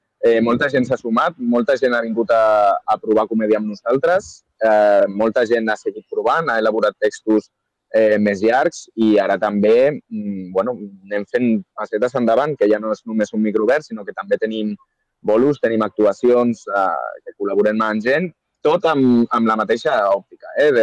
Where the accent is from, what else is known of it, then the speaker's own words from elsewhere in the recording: Tarragona, Catalonia, Spain; és molt guai per la gent que som de Tarragona, que sabem el que és sentir-se una mica menyspreat des de Barna